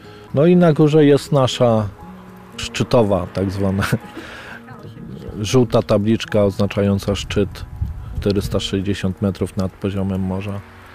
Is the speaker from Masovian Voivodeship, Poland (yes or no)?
yes; Warsaw, Masovian Voivodeship, Poland; Ja pochodzę z Warszawy, Ania pochodzi z Lubelszczyzny. Ania mnie wyrwała z Ursynowa, gdzie się wychowałem, dokładnie tam, gdzie kręcono Alternatywy 4.